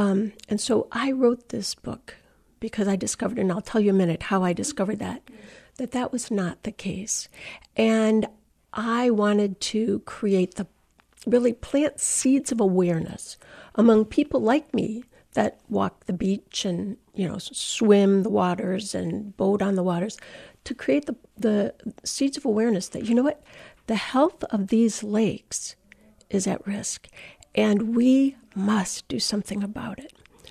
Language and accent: English; East Lansing, Michigan, United States; And we grew up in East Lansing, so inland, had not seen the lake before.